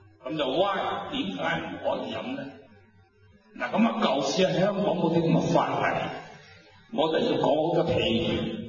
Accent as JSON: {"language": "Cantonese", "town": "Dongguan", "region": "Guangdong", "country": "China", "said": "我本身係東莞人，東莞人咧就好中意飲酒嘅。"}